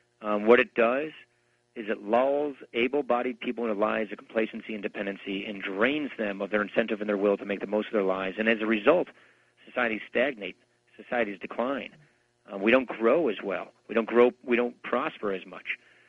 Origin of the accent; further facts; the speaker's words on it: Wisconsin, United States; and look, I come from Wisconsin, right near Madison, where the Progressive Party was founded in Wisconsin